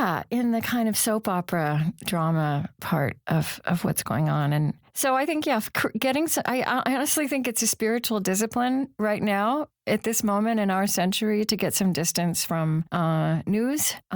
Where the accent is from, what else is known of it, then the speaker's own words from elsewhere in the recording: Bible Belt, United States; I grew up in the Bible Belt, as we say here.